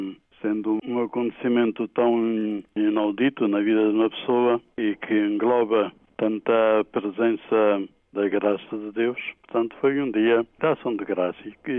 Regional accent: Santiago, Cape Verde; logo encaminhei-me para a minha diocese, a minha terra

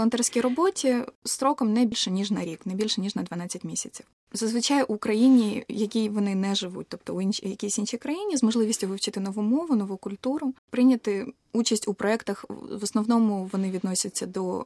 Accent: Kyiv, Ukraine; now in Palermo, Italy; мені 29 років, я з Києва, і останні 2 місяці приймаю участь у волонтерському проєкті на Сіцилії у місті Палермо

